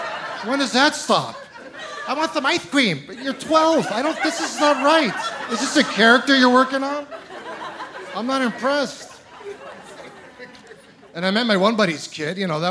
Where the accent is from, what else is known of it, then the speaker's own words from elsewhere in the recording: Ontario, Canada; I'm originally from Ontario.